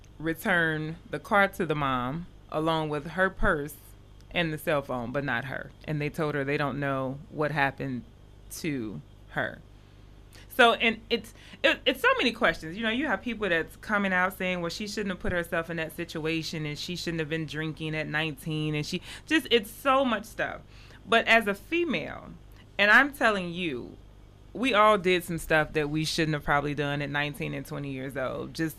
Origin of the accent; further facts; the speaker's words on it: St. Louis, Missouri, United States; What my hometown is known as, St. Louis.